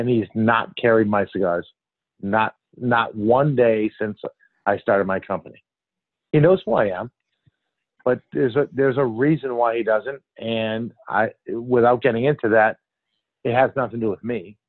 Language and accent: English; Hartford, Connecticut, United States; I grew up in Hartford and went to a really good college